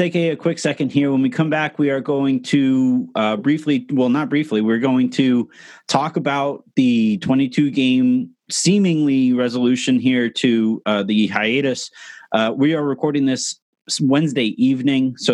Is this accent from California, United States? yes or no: yes; Yorba Linda, California, United States; I'm from Yorba Linda, California. It is where Richard Nixon was born. It is one of the most conservative cities in the entire nation.